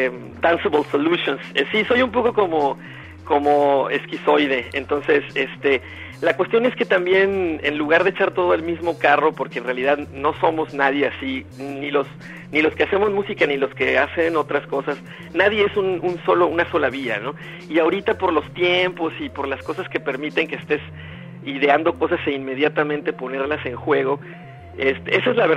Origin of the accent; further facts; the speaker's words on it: Mexico; todo mundo ahora en México dice que yo soy mexicano, pero antes nadie sabía que era mexicano.